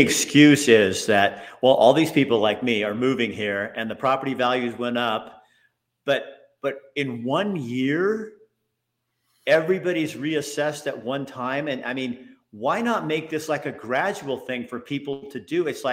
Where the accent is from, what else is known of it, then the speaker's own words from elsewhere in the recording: Oregon, United States; So can you explain, I'm from Oregon.